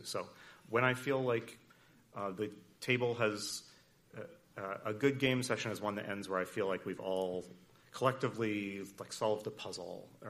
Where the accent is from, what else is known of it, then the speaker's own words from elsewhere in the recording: Grand Rapids, Michigan, United States; I'm not actually from Ann Arbor. I'm from Grand Rapids, yeah.